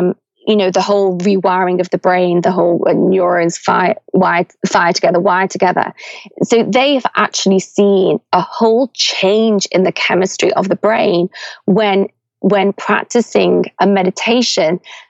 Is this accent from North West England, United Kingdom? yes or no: yes; Liverpool, North West England, United Kingdom; You know, I'm from Liverpool, and where I grew up, I don't think I'd even heard of meditation.